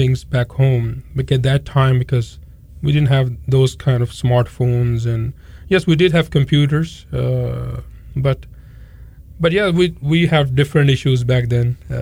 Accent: Pakistan; moved away as an adult; now in United States; Well, I'm from Pakistan. Came here as a student. Went to college here.

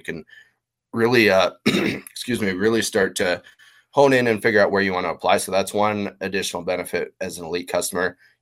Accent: Montana, United States; Again, I was born and raised in Montana. I've always lived in Montana.

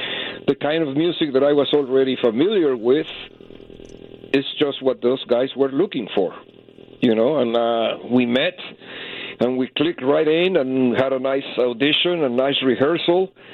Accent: Mexico City, Mexico; English is a second language; I'm from Mexico City.

